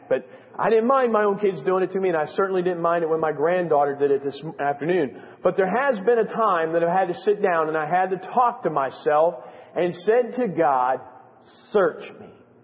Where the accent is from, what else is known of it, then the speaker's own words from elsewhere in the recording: Michigan, United States; born there; Much like your preacher, I was born in Michigan. I come by it honestly.